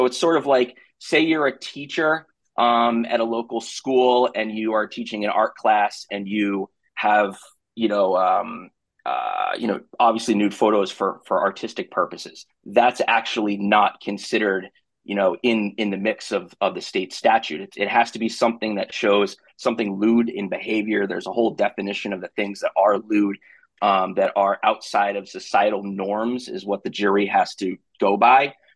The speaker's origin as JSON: {"language": "English", "region": "Massachusetts", "country": "United States", "said": "I'm from Massachusetts, and I'm going to email you outside of this."}